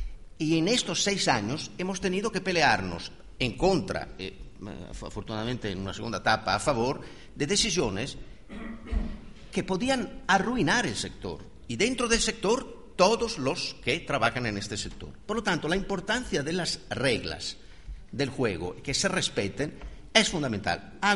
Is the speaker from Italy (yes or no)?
yes; Italy; Spanish is a second language; por ejemplo en Italia, de donde vengo yo